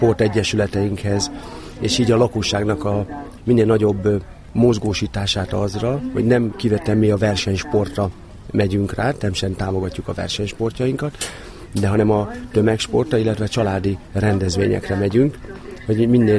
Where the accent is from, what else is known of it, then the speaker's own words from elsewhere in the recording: Hungary; born there; mivel én ide születtem a Balatonra